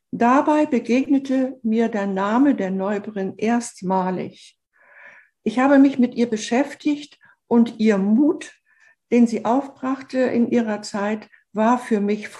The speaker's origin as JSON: {"language": "German", "region": "Mecklenburg-Vorpommern", "country": "Germany", "lives_now": "Blankenburg, Germany", "said": "Ich komme ursprünglich aus Mecklenburg in den Harz und Blankenburg wurde meine Wahlheimat."}